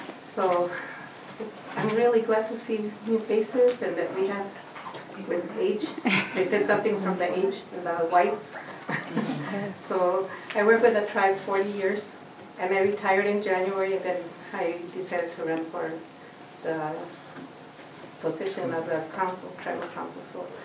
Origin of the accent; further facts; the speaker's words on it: South Tucson, Arizona, United States; I grew up in South Tucson, so I'm really glad to see you and Dan.